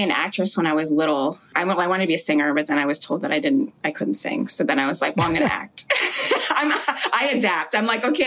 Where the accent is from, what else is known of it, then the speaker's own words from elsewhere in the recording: Jamaica; born there; I was born in Jamaica. My whole family is Jamaican